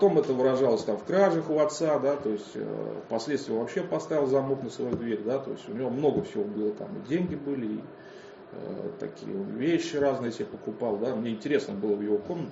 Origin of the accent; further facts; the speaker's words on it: Saint Petersburg, Russia; born there; Родился я в Ленинграде в 82-м году. В таком спальном районе, скажем так, Сосновая Поляна.